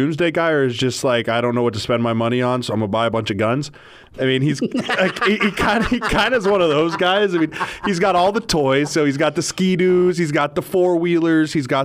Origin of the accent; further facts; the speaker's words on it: Colorado, United States; I'm from Colorado. When I first got here